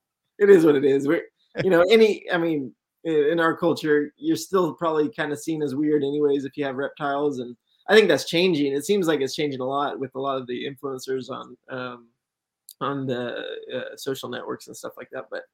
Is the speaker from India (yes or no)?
yes; India; born there; I'm half Indian, so I was born in India